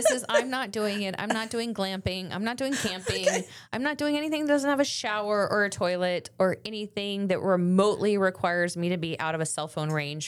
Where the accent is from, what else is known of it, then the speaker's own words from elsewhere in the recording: San Antonio, Texas, United States; we went in January and it was so cold and I am from San Antonio. So it was brutal.